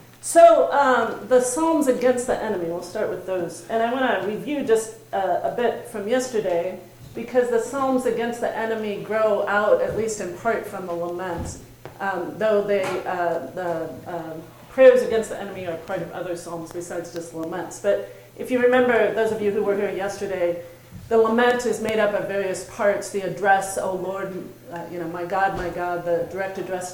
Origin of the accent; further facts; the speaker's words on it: Missouri, United States; I grew up in Missouri, and when you went barefoot in the summer, every now and then you get that squishy surprise by stepping on a slug.